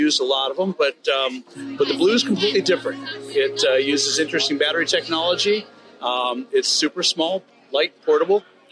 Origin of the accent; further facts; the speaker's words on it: Florida, United States; I'm coming from South Florida.